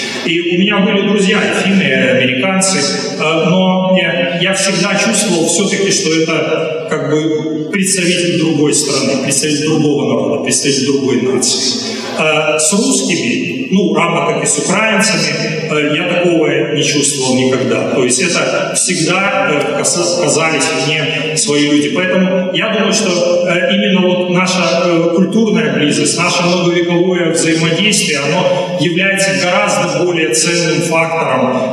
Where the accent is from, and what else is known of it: Belarus